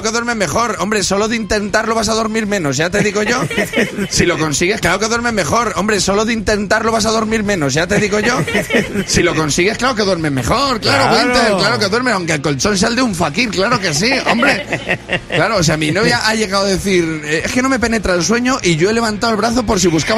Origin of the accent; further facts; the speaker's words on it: Valladolid, Castile and León, Spain; A ver, que yo soy de Valladolid, ¿sabes?